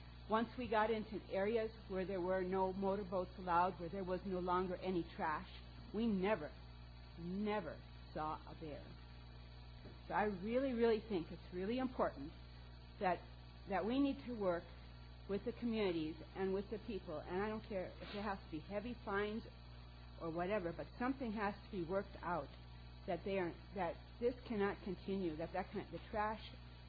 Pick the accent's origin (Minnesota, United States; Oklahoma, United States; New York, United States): Minnesota, United States; now in Colorado Springs, United States; I'm from Colorado Springs. I just wanted to say that, you know, I know that with my experience with bears that, I mean, I grew up in Minnesota.